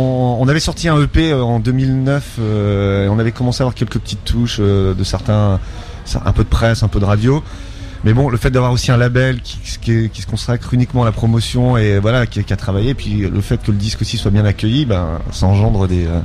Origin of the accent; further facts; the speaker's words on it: France; puisqu'on est français